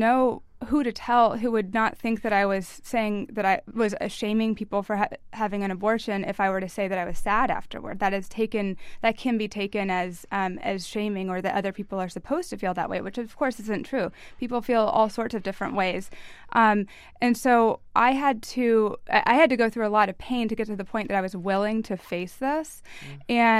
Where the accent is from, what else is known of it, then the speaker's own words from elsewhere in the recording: Kentucky, United States; I was raised in Kentucky, so I didn't hear anything about abortion growing up except on billboards